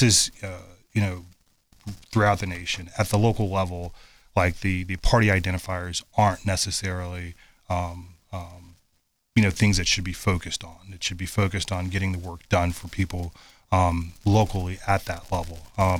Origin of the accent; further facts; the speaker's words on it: Charlottesville, Virginia, United States; My time growing up in Charlottesville from where we are now, a lot of those things have been pulled away.